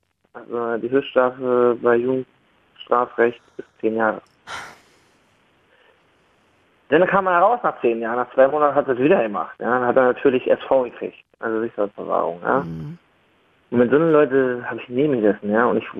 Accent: Berlin, Germany; Also, ich komme ja auch aus Berlin, ja

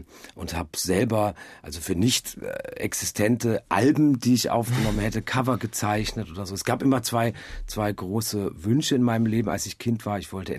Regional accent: Offenburg, Baden-Württemberg, Germany; Ich bin in einem Reihenhaus aufgewachsen in Offenburg

